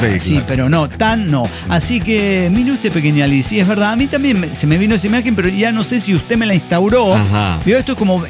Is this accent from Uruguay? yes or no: no; Bolivia; Y me dijeron, ¿eres italiana? No, soy boliviana.